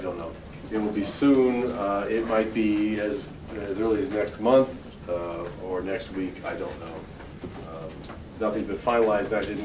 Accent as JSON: {"language": "English", "town": "Fort Lauderdale", "region": "Florida", "country": "United States", "tie": "born or raised there", "said": "I grew up in Fort Lauderdale, so I'm not."}